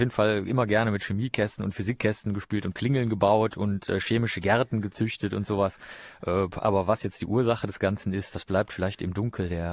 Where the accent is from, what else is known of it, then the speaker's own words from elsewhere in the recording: Bavaria, Germany; born there; now in Cologne, Germany; Ja, ich bin in Bayern geboren